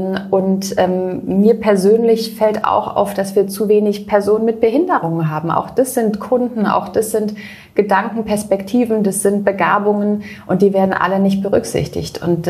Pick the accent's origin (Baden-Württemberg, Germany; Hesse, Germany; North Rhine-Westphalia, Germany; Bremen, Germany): Baden-Württemberg, Germany; in Freiburg, das ist bei mir in der Nähe, wo ich herkomme